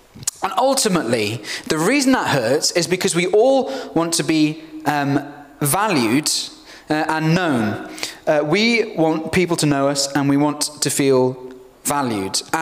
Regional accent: Cardiff, Wales, United Kingdom; I'm from Cardiff originally, went to a Welsh language school, did everything Welsh

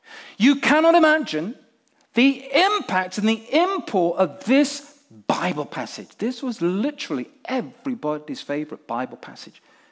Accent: Nigeria; And in Africa, in Nigeria, where I grew up, where I was brought up

